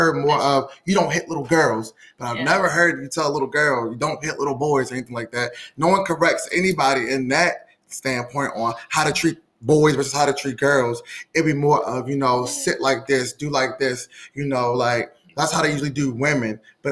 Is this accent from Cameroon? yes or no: no; Nigeria; Being Nigerian, I'm not saying that the women don't get, the girls don't get corrected more.